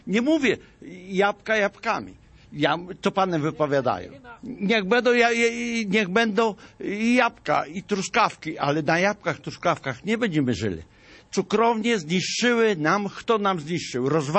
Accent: Włostów, Świętokrzyskie Voivodeship, Poland; z Włostowa.

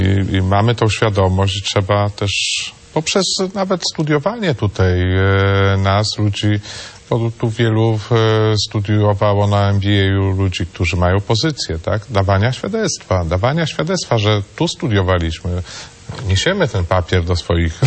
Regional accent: Góra Kalwaria, Masovian Voivodeship, Poland; ponieważ jestem z Góry Kalwarii

